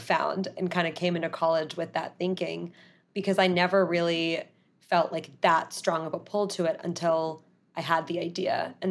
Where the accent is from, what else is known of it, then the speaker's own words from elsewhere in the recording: Portland, Oregon, United States; I'm from Portland, Oregon, and I love visiting and going back home because it is one of the most laid back and relaxing cities, in my opinion.